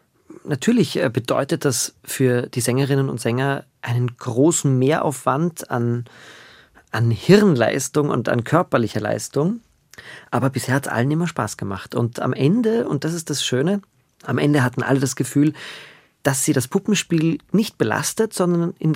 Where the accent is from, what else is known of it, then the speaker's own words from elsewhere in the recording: Graz, Styria, Austria; Und den habe ich gesehen in Graz, in meiner Heimatstadt